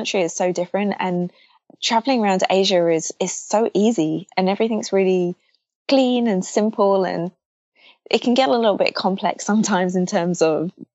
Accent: London, United Kingdom; from London, so I've traveled all around Europe just because I love traveling.

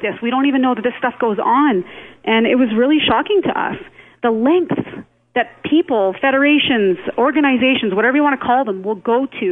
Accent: Canada; And that's what I think as a Canadian, too, when we were standing there on our podium

